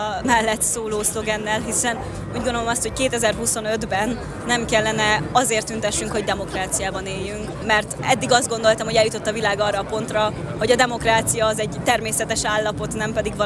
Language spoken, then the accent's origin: Hungarian; Hungary; Másodszorban magyarként nagyon fontosnak tartottam azt, hogy kijöjjek.